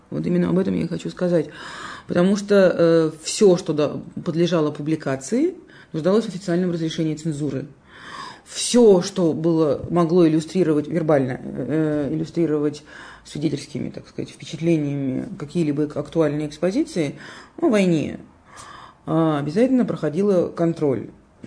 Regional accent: Saint Petersburg, Russia; Если говорить о моем родном городе, огромное количество публикаций в течение последнего времени вышло в свет.

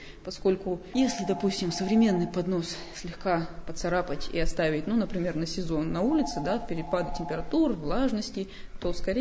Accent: Nizhny Tagil, Sverdlovsk Oblast, Russia; Вот я сама родом из Нижнего Тагила, знаю по своему опыту.

